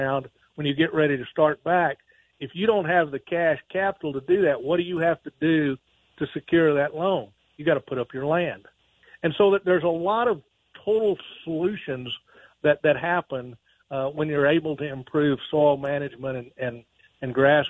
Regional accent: Texas, United States; I mean, I'm originally from South Texas, down in the Rio Grande Valley.

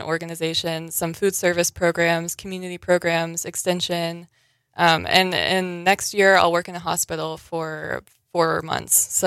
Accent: Austin, Texas, United States; I'm from Austin, Texas. So a city of 1 million people, that's how many people are in Montana.

